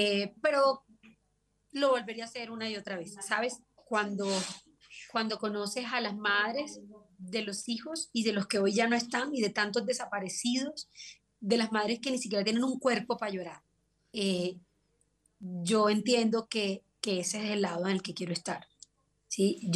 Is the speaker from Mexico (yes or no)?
no; Colombia; ese es mi deseo como colombiana, ese es mi deseo como músico